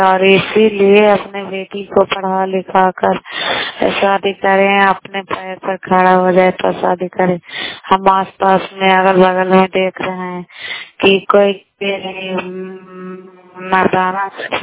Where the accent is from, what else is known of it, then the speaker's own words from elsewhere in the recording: Bihar, India; नालंदा जिला कराय ब्लॉक के निवासी हूँ।